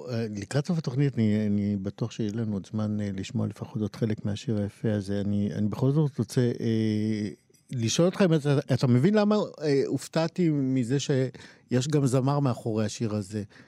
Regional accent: Kerem Shalom, Southern District, Israel; אלבום הבכורה מדבר על הילדות שלי ביישוב הקרוב ביותר לעזה, כרם שלום.

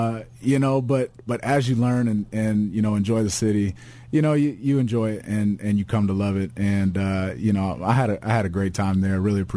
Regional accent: Cincinnati, Ohio, United States; because I'm from Cincinnati. Like, you guys are over here claiming Texas is the best football, but I'm here, you know, I'm clearly from Cincinnati, coming from there, and you guys are disrespecting me, you know?

